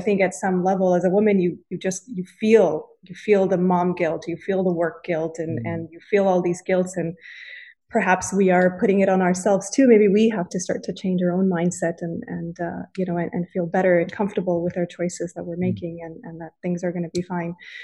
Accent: Canada; now in United States; And, you know, being a Canadian, it's a huge step. When you're living in the States, you've got all these visa stuff to go through

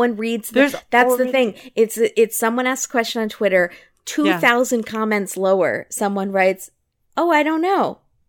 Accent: Virginia, United States; I'm from Virginia, too.

